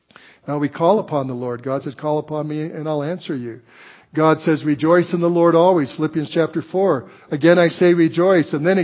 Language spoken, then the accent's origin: English; Colorado, United States; We came from a very poor community in southern Colorado